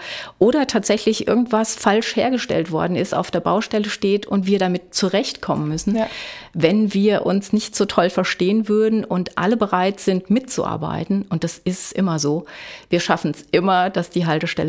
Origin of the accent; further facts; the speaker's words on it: Offenbach, Hesse, Germany; Ich komme aus Offenbach um die Ecke